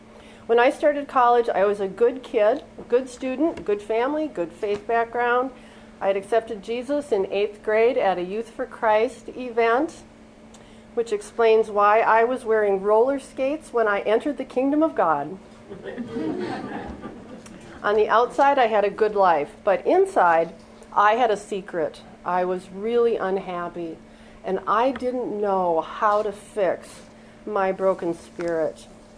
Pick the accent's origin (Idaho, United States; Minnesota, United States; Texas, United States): Minnesota, United States; Duluth; I grew up in Duluth, Minnesota, so I should be used to this. The summers went by very quickly there.